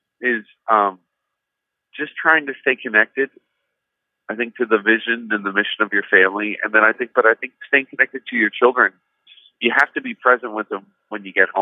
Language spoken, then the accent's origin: English; the South, United States; And I think that growing up in the South, a lot of other Christian artists and musicians just were never exposed to Catholicism.